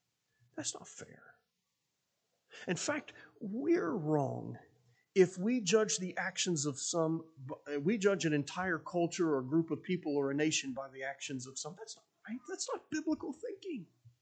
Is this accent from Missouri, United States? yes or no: no; Columbus, Ohio, United States; now in St. Marys, United States; Now, I grew up in Columbus. I didn't grow up here in St. Mary's.